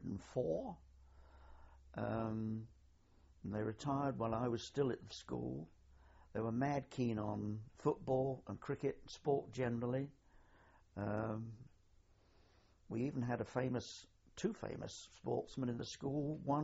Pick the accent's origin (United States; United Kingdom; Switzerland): United Kingdom; Eastbourne, South East England; born there; I was born in Eastbourne on the 4th of June, 1922.